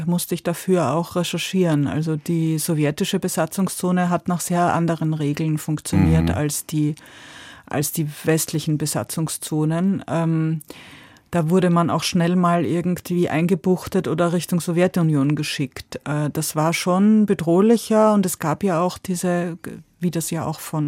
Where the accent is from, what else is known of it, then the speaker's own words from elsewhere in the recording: Austria; aber rund um da, wo ich groß geworden bin, waren Ungarn, Jugoslawien, die Tschechoslowakei.